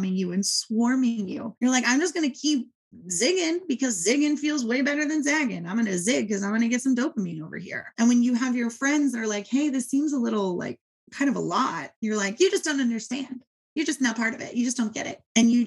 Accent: California, United States; Okay, well, I am a mom from Southern California

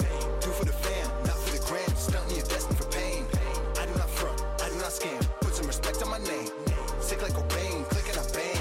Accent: San Jose, California, United States; So I'm from California. I'm from San Jose, California, basically the heart of Silicon Valley.

